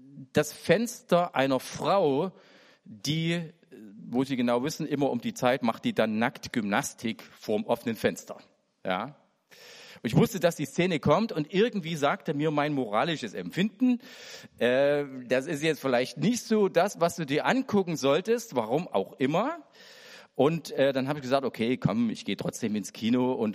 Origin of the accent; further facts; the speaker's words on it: East Germany, Germany; Wir als westlich geprägte Christen, und ich gehöre als Ossi auch dazu